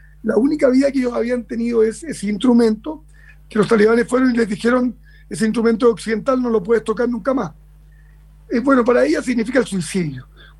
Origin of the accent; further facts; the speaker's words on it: Chile; se nos vienen encima y nos preguntan de dónde eres, de Chile.